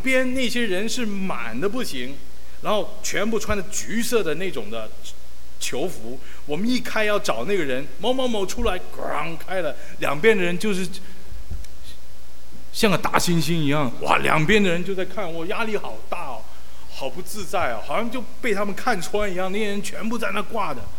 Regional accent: China; 我们中国人说非礼啊

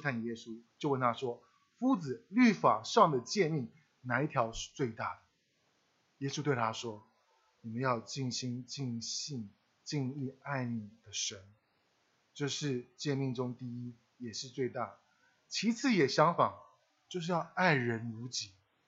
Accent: Taiwan; 刚才吴牧师有介绍我们是从台湾来的，那我太太呢 Wendy， 他们家是1949年跟国民党退到台湾去的家庭。

